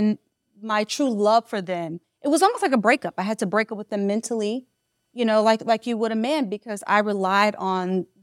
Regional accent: Mississippi, United States; now in New York, United States; when I grew up in Mississippi, I grew up around like eight brothers.

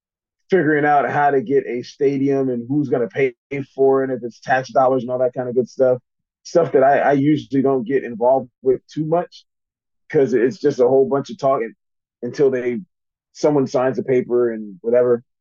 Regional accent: California, United States; You remember, I'm from the Bay Area.

